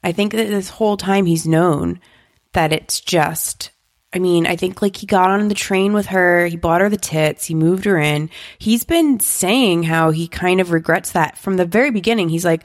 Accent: East Coast, United States; I grew up on the East Coast. Like, nobody puts ranch dressing.

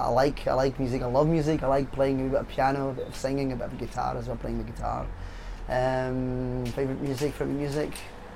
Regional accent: Nantes, Pays de la Loire, France; moi je suis de Nantes

